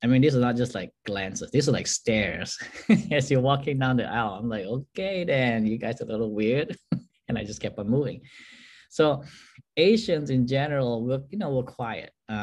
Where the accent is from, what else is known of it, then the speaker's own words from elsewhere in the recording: Malaysia; So I'm an immigrant. I was born and raised in Malaysia of ethnic Chinese heritage.